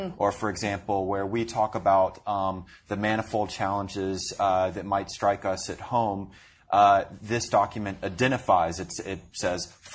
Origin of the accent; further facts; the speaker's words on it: United States; in reading these documents as an American